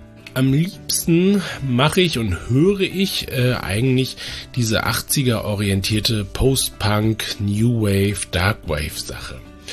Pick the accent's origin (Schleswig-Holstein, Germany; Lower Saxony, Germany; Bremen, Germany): Bremen, Germany; also born or lived in Dresden / Hamburg; Ich habe Bremen ist im Grunde ja so meine Heimat. Ich habe auch in Dresden und Hamburg gelebt